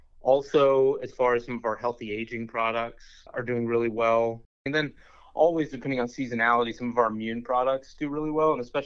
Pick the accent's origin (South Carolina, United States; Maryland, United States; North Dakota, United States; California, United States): South Carolina, United States; I'm a South Carolinian. I'm born and raised in South Carolina. I started working in manufacturing when I was 13 years old. I stayed in Charleston.